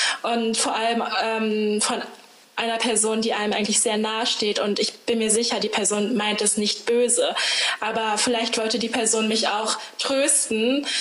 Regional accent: Germany; Ich bin eigentlich Deutsche, aber ich würde am liebsten das eigentlich weglassen, denn ich bin hier aufgewachsen

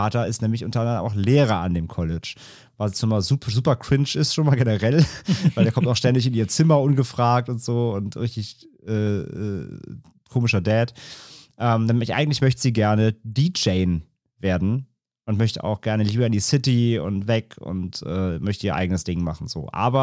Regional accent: Ahrweiler, Rhineland-Palatinate, Germany; Also es ist ja meine Heimatstadt, ist ja Ahrweiler, die leider gerade mit den Fluten zu tun hatte in den letzten Monaten.

